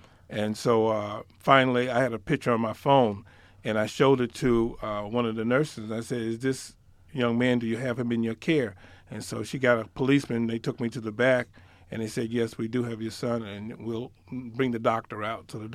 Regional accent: Queens, New York, United States; I was born in New York. I was born in Harlem, grew up in Queens, New York.

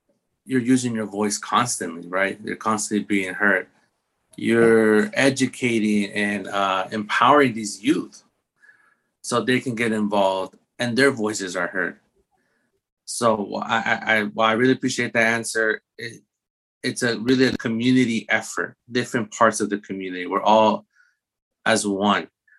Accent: Guatemala; my background, you know, I'm from Guatemala, so Latinx background.

